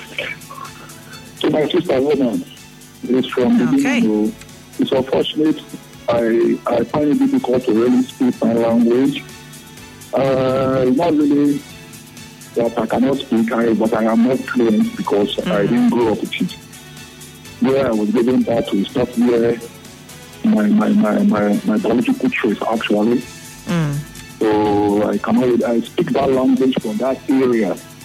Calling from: Port Harcourt, Rivers, Nigeria; I'm calling from Port Harcourt.

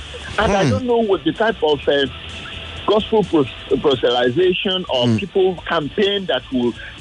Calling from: Nigeria; I'm calling from Isala, Ajawa State.

